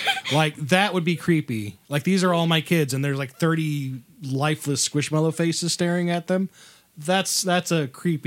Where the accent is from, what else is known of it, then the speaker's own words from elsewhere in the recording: Midwest, United States; I am a dude from the Midwest who is about to pronounce Japanese names.